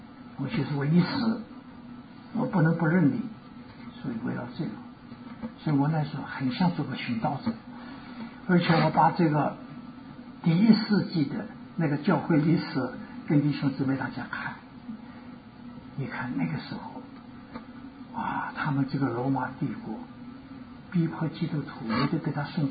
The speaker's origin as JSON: {"language": "Chinese", "country": "China", "said": "但我是大陆的，我还是赞成有解放。那么解放以前，我在南京。"}